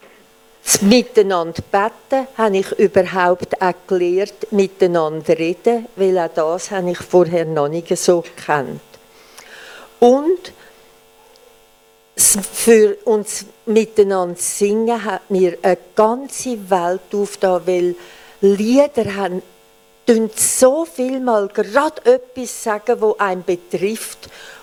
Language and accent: German; Poland; An meinem 60. Geburtstag hat mir der Wilhelm Ferien in meinem Herkunftsland geschenkt. Und so sind wir auf einem Zeltplatz in Polen an der Ostsee gewesen.